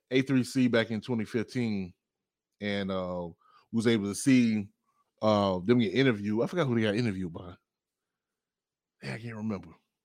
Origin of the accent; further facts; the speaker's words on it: the South, United States; No, like, not even just you, because I'm from the South.